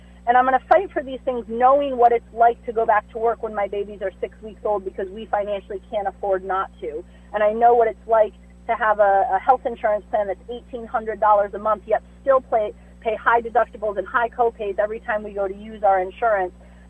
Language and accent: English; New Lebanon, United States; I was born and raised in New Lebanon. I know firsthand the needs of the small rural communities.